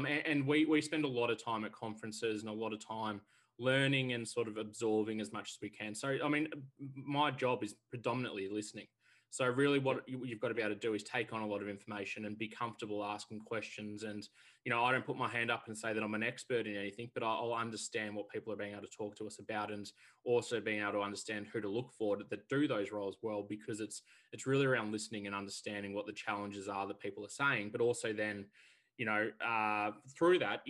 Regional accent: Melbourne, Victoria, Australia; I'm originally from Melbourne, grown up and born here, but family's all from southern Queensland, so out of Warwick, all off cattle backgrounds from both sides.

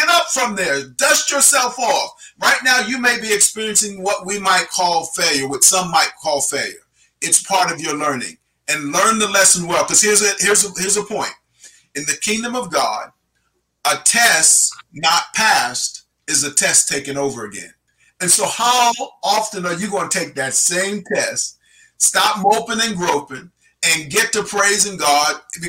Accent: Brooklyn, New York, United States; he's a manager of a Starbucks there in Brooklyn, New York, my hometown, and is doing a very good job.

